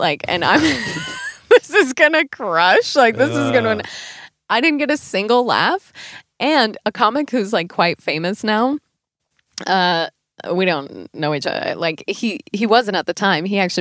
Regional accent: United States; now in Sweden; I also both as an American, you know, we can always rely and lean on making fun of Swedish culture.

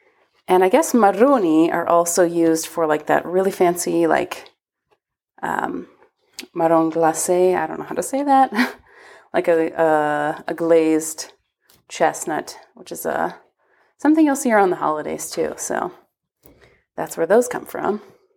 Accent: Ohio, United States; and so I'm from Ohio originally in the United States, the Buckeye State

